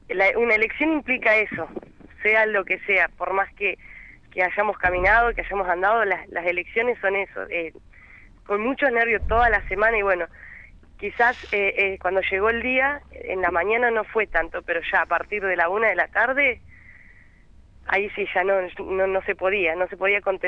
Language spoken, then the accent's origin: Spanish; Tucumán, Argentina; now in Guardia Mitre, Argentina; Y yo llegué hace 5 años acá. Uh-huh. Soy de Tucumán.